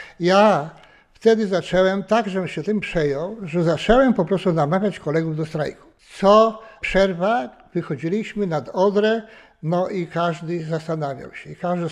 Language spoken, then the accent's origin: Polish; Szczuczyn, Podlaskie Voivodeship, Poland; now in Szczecin, Poland; w mojej miejscowości, bo pochodzę z Mazur, ze Szczuczyna.